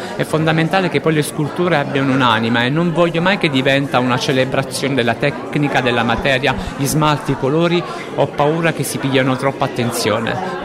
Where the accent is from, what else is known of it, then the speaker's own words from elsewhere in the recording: Naples, Campania, Italy; E per me, essendo napoletano, è fondamentale farlo con la storia.